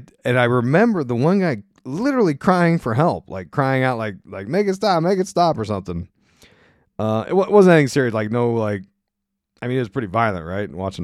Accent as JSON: {"language": "English", "town": "Ephrata", "region": "Pennsylvania", "country": "United States", "tie": "born or raised there", "said": "armpit of PA called Ephrata, Pennsylvania, go to the Green Dragon. The armpit. You know, that's my hometown."}